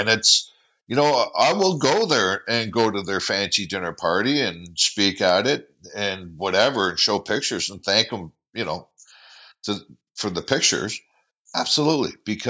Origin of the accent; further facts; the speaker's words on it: Canada; I am Canadian. I was born here, but my father wasn't, right?